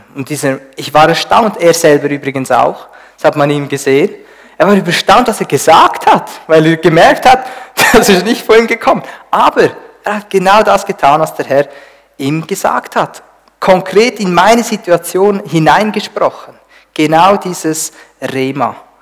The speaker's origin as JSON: {"language": "German", "country": "Switzerland", "said": "Ja, als Schweizer sowieso nicht."}